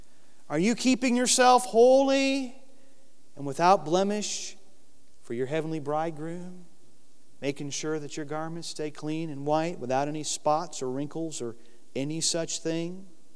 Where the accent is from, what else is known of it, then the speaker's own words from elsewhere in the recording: Michigan, United States; As my pastor used to say when I was growing up in Michigan years ago